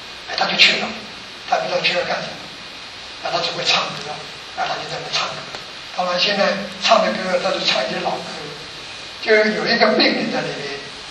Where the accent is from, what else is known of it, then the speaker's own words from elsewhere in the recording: Taiwan; 我想我们在座如果说从台湾来的